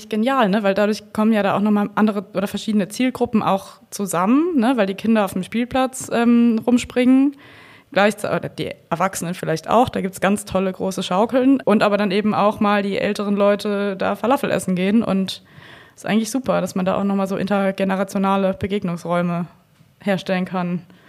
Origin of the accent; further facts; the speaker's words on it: Speyer, Rhineland-Palatinate, Germany; ich komme aus Speyer, wie die Zuhörenden schon häufiger mal gehört haben.